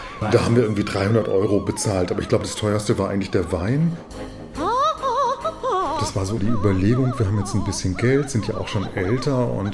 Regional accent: Baden-Württemberg, Germany; moved away as an adult; now in Berlin, Germany; Ich komme aus Baden, habe mal irgendwann Theologie studiert und bin in den 90ern nach Berlin gezogen.

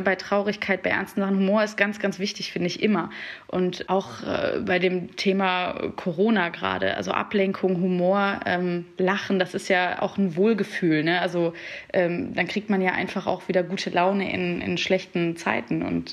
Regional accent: Heinsberg, North Rhine-Westphalia, Germany; born there; Man muss dazu sagen, ich komme auch gebürtig aus Heinsberg.

